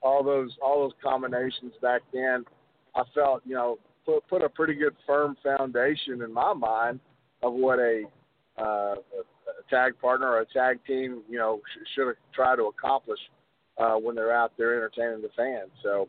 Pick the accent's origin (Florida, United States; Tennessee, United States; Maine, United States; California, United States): Tennessee, United States; Nashville; because I grew up here in Nashville, Tennessee.